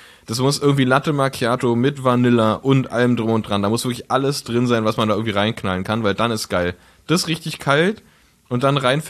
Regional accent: Berlin, Germany; born or raised there

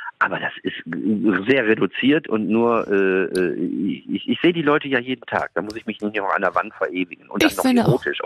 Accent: Frankfurt, Hesse, Germany; Wir sind in Frankfurt und ich bin ja so ein Stadtkind. Ich bin ja mitten in der Stadt groß geworden

